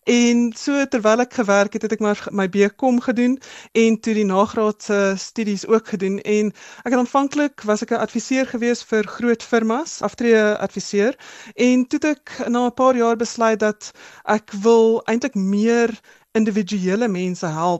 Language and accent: Afrikaans; Johannesburg, Gauteng, South Africa; Ek is 'n gebore en getoe Johannesburger. Ek is in Heelbrug gebore toe dit nog moontlik was om daar so te bly. Maar ek het maar op die Wesrand groot geword. Ek is Hoërskool Linden gematrikuleer